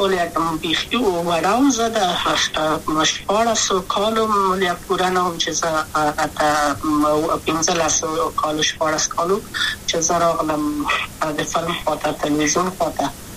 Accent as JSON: {"language": "Pashto", "region": "Kabul", "country": "Afghanistan", "tie": "born or raised there", "also_born_or_lived": "Wardak", "said": "د کابل په تخت پل سیمه کې یم او لویا شویم کابل کې"}